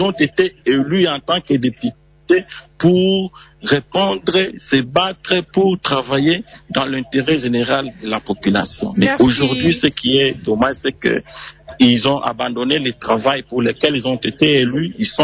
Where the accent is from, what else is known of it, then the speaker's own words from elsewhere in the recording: DR Congo; comme vous le savez, nous sommes des Africains, nous sommes des Congolais, nous sommes des Castaïens.